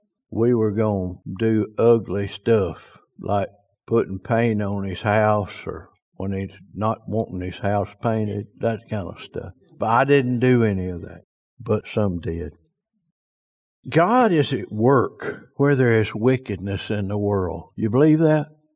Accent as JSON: {"language": "English", "town": "Spring Hill", "region": "Louisiana", "country": "United States", "tie": "born or raised there", "said": "I grew up in Spring Hill, Louisiana. I was there quite a long time till I grew up and we moved off to other places."}